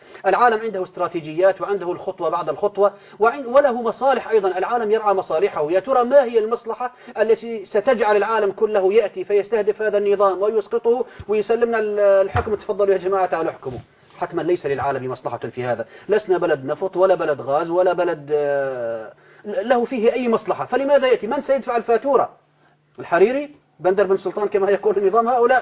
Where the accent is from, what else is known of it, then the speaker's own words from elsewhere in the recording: Syria; عندنا في سوريا